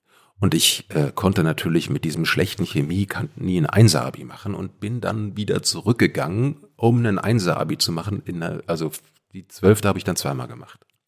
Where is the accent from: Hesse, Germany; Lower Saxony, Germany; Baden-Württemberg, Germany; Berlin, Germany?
Hesse, Germany; Dietzenbach; ich bin ganz normal in Dietzenbach zur Schule gegangen und wir hatten dort eine Gesamtschule